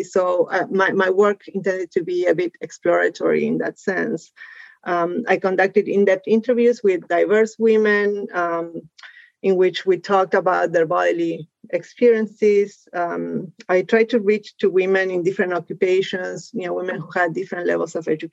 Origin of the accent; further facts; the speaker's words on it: Argentina; I grew up in Argentina. I lived there as a young adult.